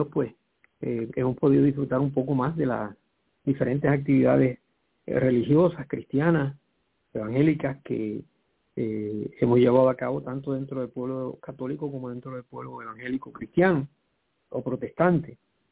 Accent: Quebradillas, Puerto Rico; a los de Quebradillas, que es de donde yo soy, como usted sabe

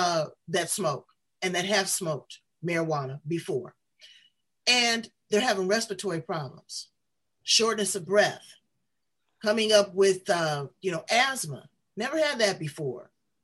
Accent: Los Angeles, California, United States; Now I'm from South Central LA.

